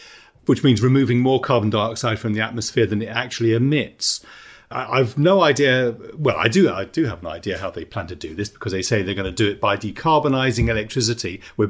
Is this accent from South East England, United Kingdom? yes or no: yes; Margate, South East England, United Kingdom; I grew up in Margate, and I seldom go back.